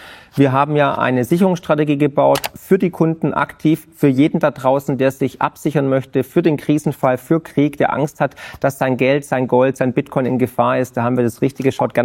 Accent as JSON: {"language": "German", "region": "Baden-Württemberg", "country": "Germany", "said": "Ja, also ich bin Schwabe"}